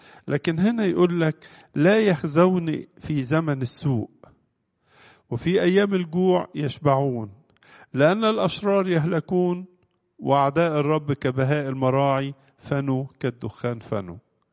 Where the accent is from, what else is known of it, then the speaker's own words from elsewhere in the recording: Egypt; إن بلادنا مصر بالذات